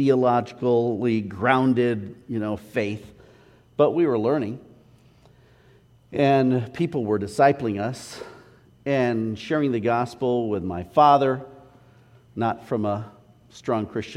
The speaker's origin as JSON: {"language": "English", "town": "Parma", "region": "Idaho", "country": "United States", "tie": "born or raised there", "said": "So now we all feel like Idahoans. So, you know, back in the day, growing up in Parma and having my Cub Scout group meet at a Mormon church"}